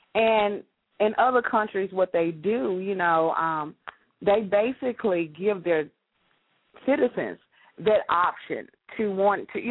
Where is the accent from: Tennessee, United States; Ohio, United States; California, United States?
Tennessee, United States; Memphis; I'm from Memphis.